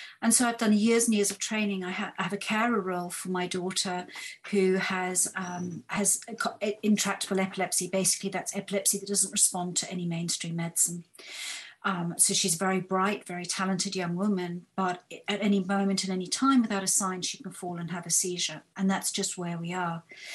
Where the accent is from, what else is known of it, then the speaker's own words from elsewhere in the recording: Zimbabwe; now in United Kingdom; Well, very briefly, I grew up in Zimbabwe and came to the UK.